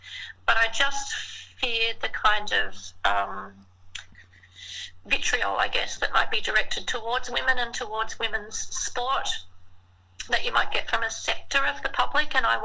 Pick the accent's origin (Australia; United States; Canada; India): Australia; Gold Coast, Queensland; also born or lived in Victoria; My parents are both from Victoria, and I was actually born in Victoria, but growing up on the Gold Coast